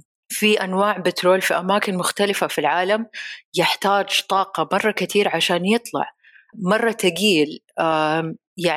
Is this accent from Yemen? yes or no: no; Saudi Arabia; لكن لما بنشوف حتى هنا عندنا في السعودية